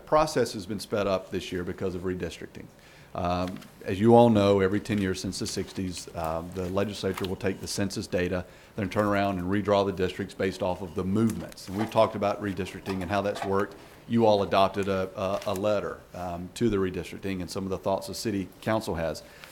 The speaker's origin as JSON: {"language": "English", "town": "Tallahassee", "region": "Florida", "country": "United States", "said": "I am from Tallahassee, Florida. I live at 504 Middlebrooks Lane in Tallahassee, Florida."}